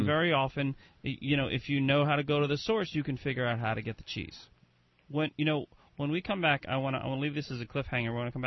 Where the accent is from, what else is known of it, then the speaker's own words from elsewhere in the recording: New Jersey, United States; now in Jersey City, United States; I live up in Jersey City, but I've known about Fiore's since, I was 22, because I'm from North Jersey in general, but I wasn't as close. I was in Essex County.